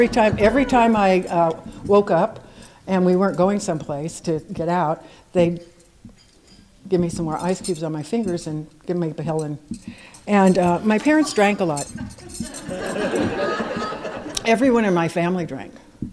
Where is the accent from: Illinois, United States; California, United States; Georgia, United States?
California, United States; Inglewood; born there; He lived in Inglewood, and actually, I was born in Inglewood.